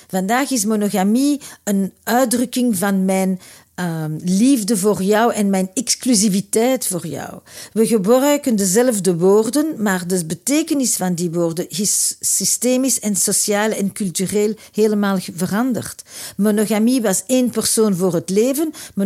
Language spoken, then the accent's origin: Dutch; Antwerp, Flanders, Belgium; now in Brussels, Belgium; nu zit ik in Brussel, maar ik kom uit Antwerpen.